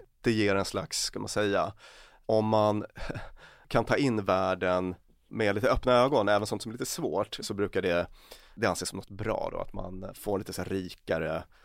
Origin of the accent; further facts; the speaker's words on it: Luleå, Norrbotten County, Sweden; born there; Jag föddes i Luleå i och för sig.